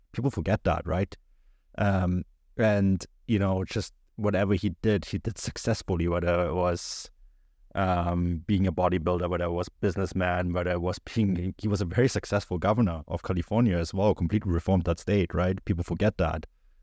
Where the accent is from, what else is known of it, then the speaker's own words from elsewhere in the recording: Munich, Bavaria, Germany; I didn't have a choice. I grew up in Munich.